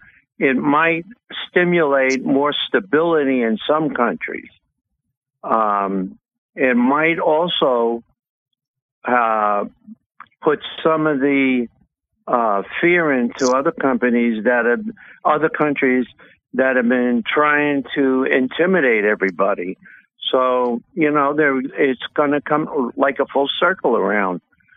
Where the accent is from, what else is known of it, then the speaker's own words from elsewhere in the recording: New York, United States; I'm originally from Long Island